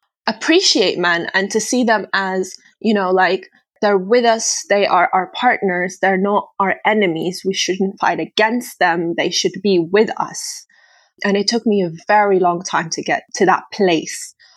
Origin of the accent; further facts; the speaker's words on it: Tripoli, Tripoli District, Libya; So I was born in Tripoli, Libya. I grew up there. I went to university there. I graduated from law school.